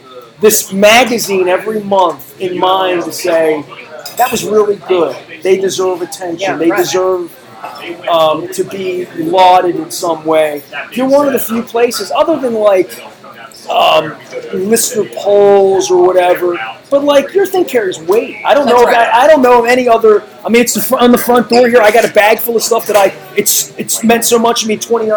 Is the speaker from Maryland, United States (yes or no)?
yes; Baltimore, Maryland, United States; I'm from Baltimore.